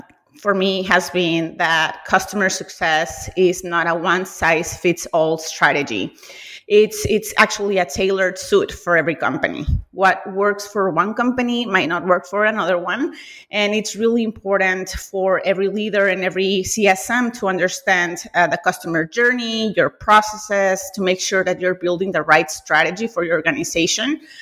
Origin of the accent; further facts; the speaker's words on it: Monterrey, Nuevo León, Mexico; I'm Mexican. I was actually born and raised in Monterrey, Mexico.